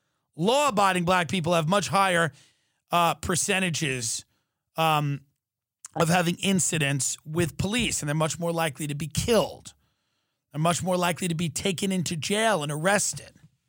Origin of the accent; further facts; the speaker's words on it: New York, United States; I grew up on Long Island.